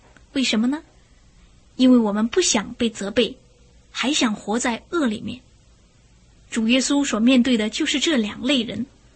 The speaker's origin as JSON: {"language": "Chinese", "country": "China", "said": "我们中国人对于半个世纪前日本人侵略中国屠杀千万的中国同胞"}